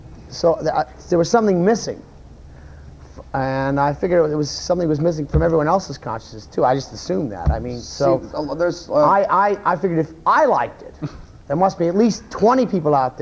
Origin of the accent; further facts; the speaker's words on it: Chicago, Illinois, United States; I mean, I'm coming from Chicago, but outside the city of Chicago, you didn't really go into those neighborhoods, you know, as a white kid from the suburbs.